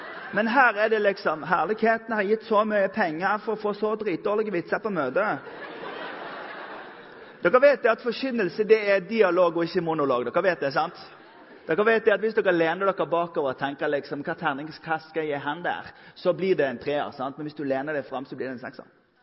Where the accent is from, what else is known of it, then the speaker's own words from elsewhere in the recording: Bergen, Vestland, Norway; Ja, men altså, hør, jeg trenger ikke det for selvtilliten min, for jeg er bergenser.